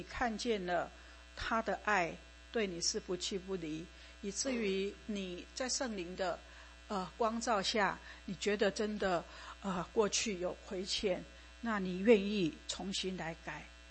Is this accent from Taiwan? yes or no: yes; Taiwan; born there; 像我以前出生在台湾，我们家的人也是从商的